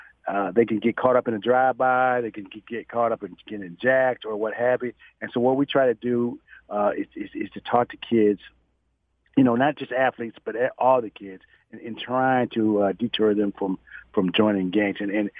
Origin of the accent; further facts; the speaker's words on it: Toledo, Ohio, United States; now in Dallas, United States; Of course, I'm from Toledo, Ohio. That's why I'm a big time Browns fan.